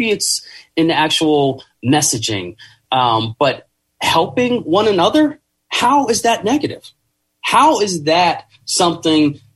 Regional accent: South Carolina, United States; now in Bay Area, United States; Well, for me, it struck a personal chord because I moved to the Bay Area from South Carolina.

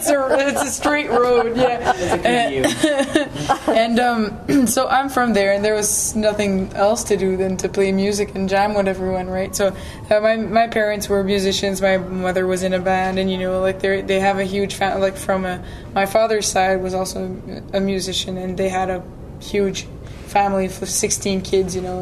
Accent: New Brunswick, Canada; first language French; English is a second language; Yeah, well, I'm from, New Brunswick is actually the province in Canada that's officially bilingual, right? And so I've pretty much lived with the two languages all my life

